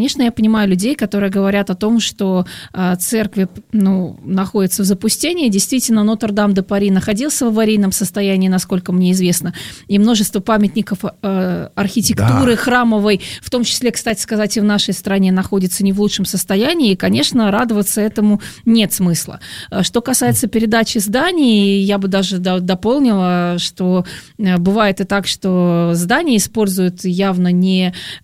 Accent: Russia; и я сама из России этот знак прочитываю

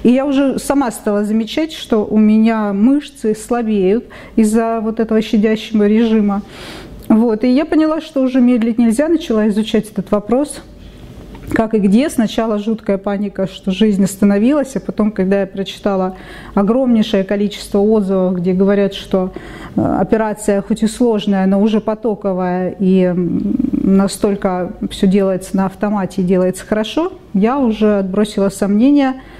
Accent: Simferopol, Crimea, Ukraine; Я приехала из Крыма, из Симферополя, специально к этой команде врачей.

